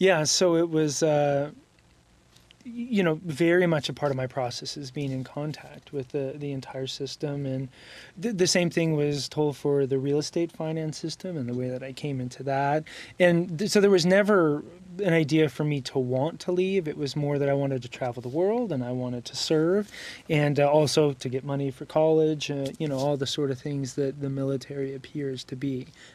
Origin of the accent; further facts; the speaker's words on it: Oakley, Utah, United States; Yeah, I grew up in Oakley, Utah, which is a very small town in the Uinta Mountains, just east of Park City, and population 500.